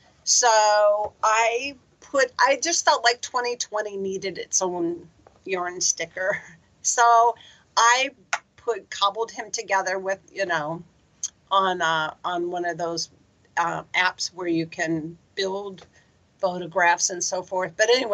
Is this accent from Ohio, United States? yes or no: yes; Akron, Ohio, United States; I grew up in Akron, so, you know, I've been coming to the falls all my life